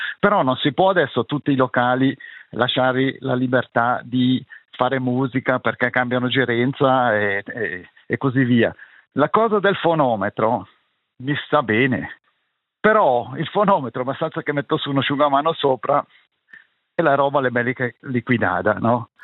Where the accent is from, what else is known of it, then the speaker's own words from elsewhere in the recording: Locarno, Ticino, Switzerland; io sono di Locarno.